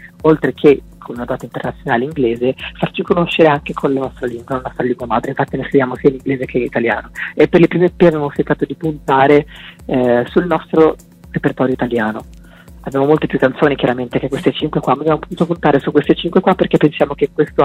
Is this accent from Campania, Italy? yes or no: no; Genoa, Liguria, Italy; sono il cantante e il tastierista della band e vengo da Genova.